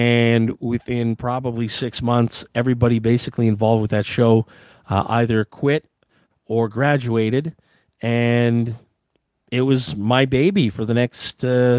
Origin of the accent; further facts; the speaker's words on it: Ottawa, Ontario, Canada; That is my hometown, born and raised in Ottawa. Grew up most of my life right down in the Lower Town neighborhood, just a couple blocks over